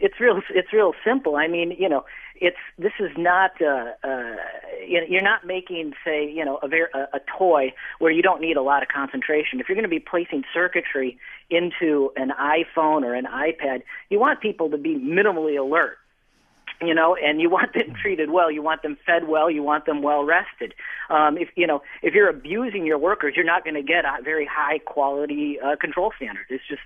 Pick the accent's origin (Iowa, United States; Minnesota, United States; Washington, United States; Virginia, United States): Minnesota, United States; we tend to, as Americans, and I'm a Minnesotan